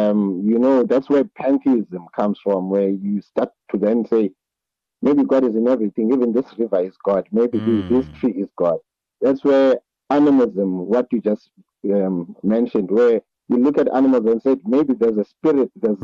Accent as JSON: {"language": "English", "town": "East London", "region": "Eastern Cape", "country": "South Africa", "tie": "born there", "said": "I was born in East London. In East London, we have the sea next to us."}